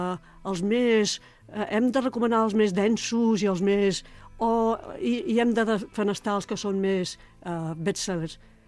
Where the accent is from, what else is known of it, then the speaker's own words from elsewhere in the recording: Barcelona, Catalonia, Spain; jo soc de Gràcia i ho conec